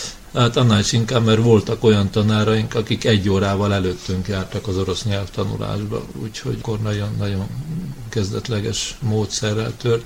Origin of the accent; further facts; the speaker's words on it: Budapest, Hungary; 1946-ban születtem Budapesten. Hárman voltunk testvérek, én vagyok a középső. Iskolába Budán jártam, általános iskolába